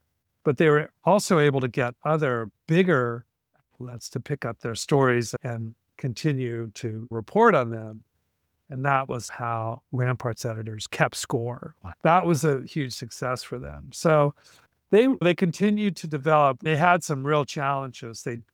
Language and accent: English; California, United States; I was shocked that I'd never heard about growing up in California and being interested in its history